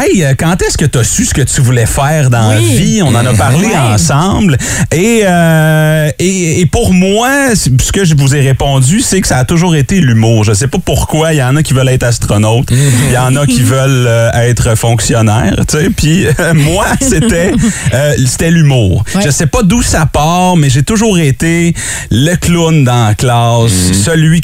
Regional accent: Gatineau, Quebec, Canada; je viens d'ici, j'ai grandi dans le Vieux Hall et sur Portage

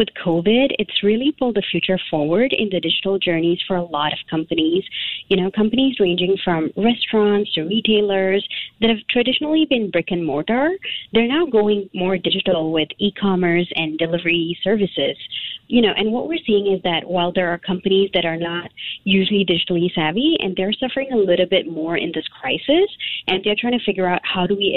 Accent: Singapore; when we were growing up in Singapore

